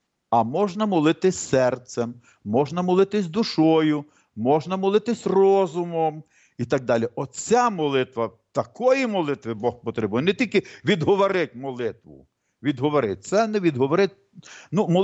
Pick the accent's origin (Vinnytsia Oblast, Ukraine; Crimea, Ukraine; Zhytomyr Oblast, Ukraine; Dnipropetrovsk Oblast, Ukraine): Zhytomyr Oblast, Ukraine; Zhytomyr; ми походимо з Житомира разом